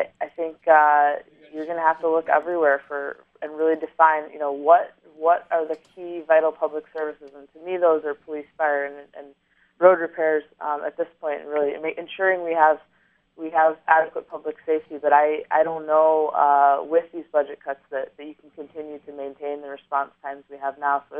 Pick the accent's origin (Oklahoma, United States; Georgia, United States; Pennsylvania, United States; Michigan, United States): Michigan, United States; Haslett; I grew up in Hazlitt.